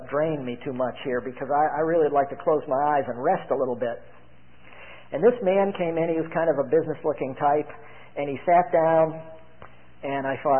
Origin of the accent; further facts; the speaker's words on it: Bethany, Connecticut, United States; I said, I'm from Connecticut. He said, where in Connecticut? I said, Bethany, Connecticut.